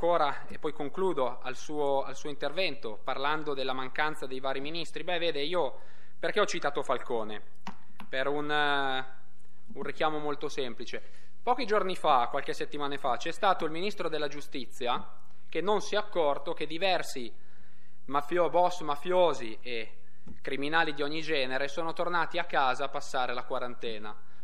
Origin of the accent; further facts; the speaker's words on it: Lombardy, Italy; Da lombardo, da consigliere comunale, da lombardo